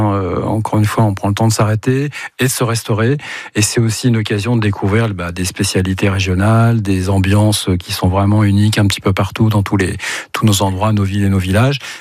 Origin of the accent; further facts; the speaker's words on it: Normandy, France; je suis normand